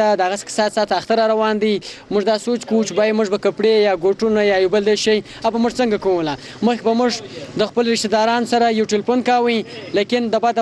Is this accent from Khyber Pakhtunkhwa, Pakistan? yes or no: no; Chaman, Balochistan, Pakistan; زه د چمن یو هم شیریم.